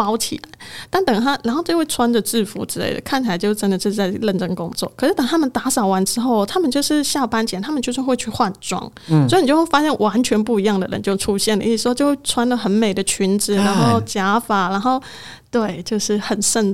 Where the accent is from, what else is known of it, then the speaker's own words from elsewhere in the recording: Taiwan; 那如果我们是台湾人，我们就觉得可能不好意思夸大或什么